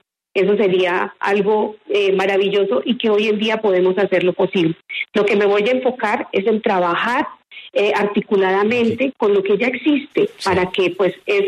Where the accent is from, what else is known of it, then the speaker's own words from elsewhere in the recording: Aquitania, Boyacá, Colombia; born there; yo nací en Aquitania, Boyacá. Mi papá fue agricultor de cebolla larga, mi mamá una profesora de escuela rural.